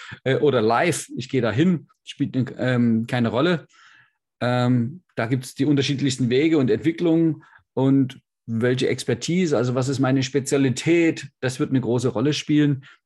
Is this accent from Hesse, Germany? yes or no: no; Leipzig, Saxony, Germany; Also, wo komme ich her? Aus Leipzig